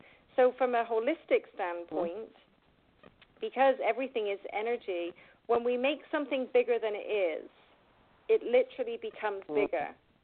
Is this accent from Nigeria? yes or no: no; England, United Kingdom; now in United States; I became a U.S. citizen, but I'm still, you know, I have dual citizenship in England. Yes, I'm from England.